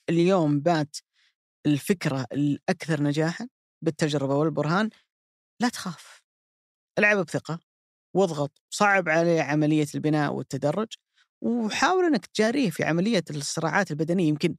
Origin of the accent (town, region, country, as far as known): Saudi Arabia